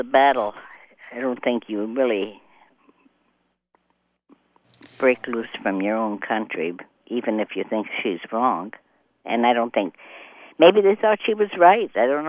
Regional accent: United States; I think I'm an American. And I think from the day I was born, I was so proud to know that I lived in a free country and that my father didn't miss the boat. Of course, I have certain cultural ties

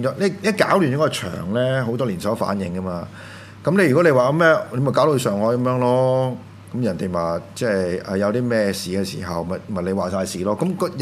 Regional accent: Hong Kong; 我覺得我係香港人啊嘛

